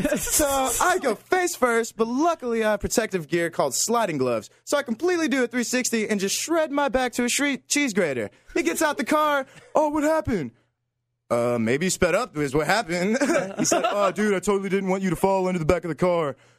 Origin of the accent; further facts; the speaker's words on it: New Orleans, Louisiana, United States; moved away; I am actually originally from New Orleans, Louisiana.